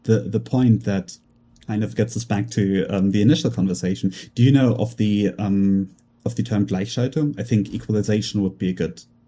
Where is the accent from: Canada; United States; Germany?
Germany; Yes, I am from Germany.